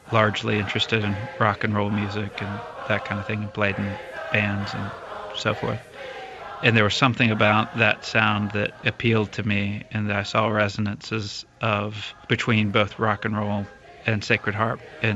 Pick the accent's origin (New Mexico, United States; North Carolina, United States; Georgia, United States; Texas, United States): Georgia, United States; Atlanta; from Atlanta, Georgia, in the United States. Born and raised in Georgia